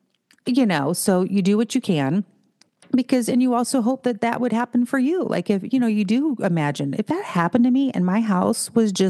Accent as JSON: {"language": "English", "town": "St. Louis", "region": "Missouri", "country": "United States", "tie": "born or raised there", "said": "I've been born and raised in St. Louis, you know, county and U City, and then now out here more in the county a little bit."}